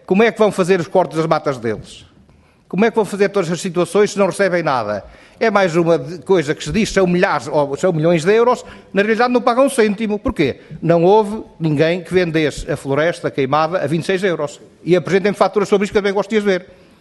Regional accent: Portugal; Somos portugueses

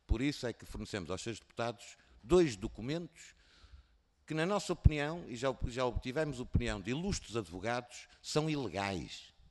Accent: Porto, Norte, Portugal; Como eu sou do Porto e costumamos dizer lá em cima, palavras levas o vento.

